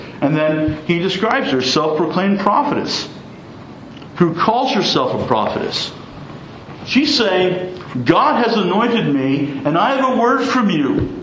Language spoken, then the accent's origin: English; Williamsburg, Iowa, United States; Well, the churches in my hometown of Williamsburg or in Iowa don't seem to get a lot of attention from people.